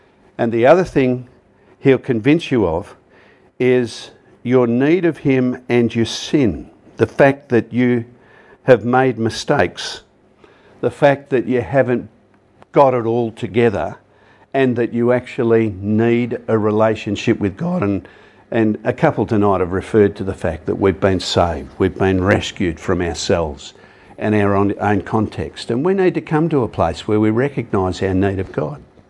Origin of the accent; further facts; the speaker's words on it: Perth, Western Australia, Australia; I come from Perth. All right? And at that particular point in my life, I'd come from a suburb called Nollamara. It was a working class suburb in the north.